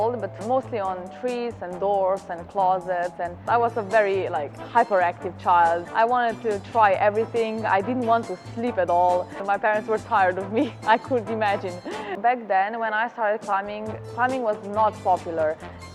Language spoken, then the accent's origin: English; Slovenia; English is a second language; I'm 23 years old, and I'm a climber from Slovenia.